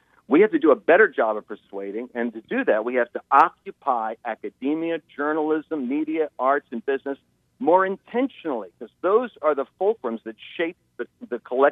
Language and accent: English; Dallas-Fort Worth, Texas, United States; No, I can hold on. DFW is my hometown. It's where I'm from.